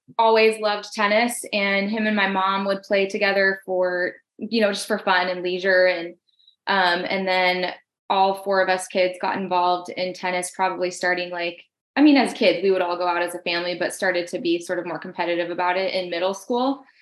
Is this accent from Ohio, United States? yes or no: no; Paradise, California, United States; So I grew up in Paradise, California, which most people know now because of the fires.